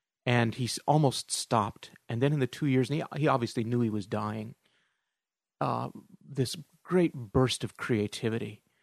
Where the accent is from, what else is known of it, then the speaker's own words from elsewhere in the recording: Henderson, Nebraska, United States; No, I grew up in a little town in the middle of Nebraska, which might be worse. a town of under 1,000 people called Henderson